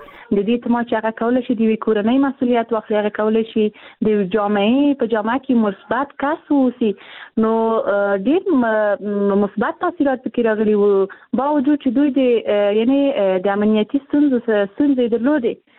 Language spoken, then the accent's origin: Pashto; Afghanistan; زه پښېمانه یم چې زه په افغانستان کښې پیدا شوی یم، زه د افغانستان یوه جلۍ یم